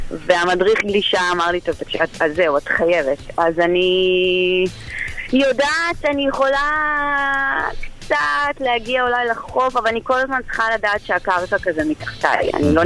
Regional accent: Russia; now in Israel; גדלתי, נולדתי ברוסיה וכן היינו בים

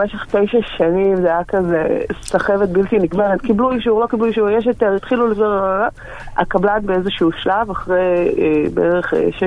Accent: Central Israel, Israel; אנחנו מהמרכז.

